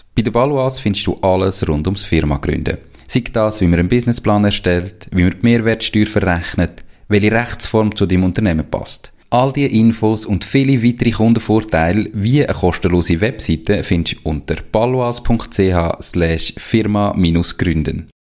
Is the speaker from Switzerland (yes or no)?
yes; Switzerland; bei uns in der Schweiz